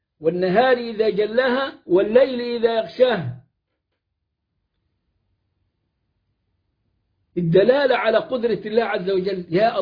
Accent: Upper Egypt, Egypt; وعندنا في الصعيد زي ما بقول كده

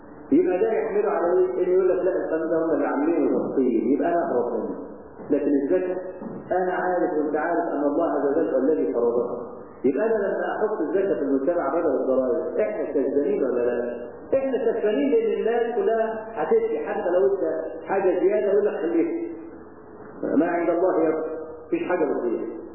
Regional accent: Egypt; احنا عادتنا كمصريين

